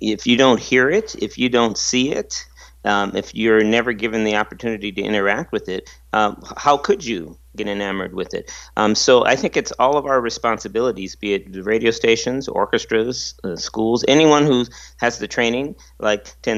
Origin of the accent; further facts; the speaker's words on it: Los Angeles, California, United States; It was the window for me growing up in Los Angeles, pretty very poor part of Los Angeles, to the wonders of classical music.